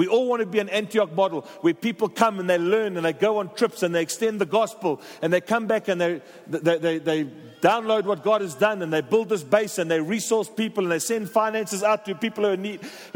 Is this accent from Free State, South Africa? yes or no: no; Durban, KwaZulu-Natal, South Africa; I'm from Durban.